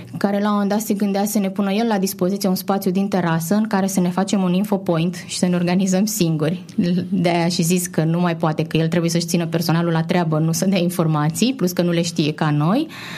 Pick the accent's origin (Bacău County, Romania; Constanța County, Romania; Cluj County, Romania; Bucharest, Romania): Constanța County, Romania; Mangalia; inclusiv Mangalia, orașul meu natal